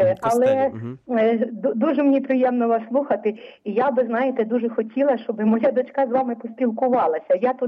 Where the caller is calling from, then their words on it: Rivne Oblast, Ukraine; я з Рівненщини.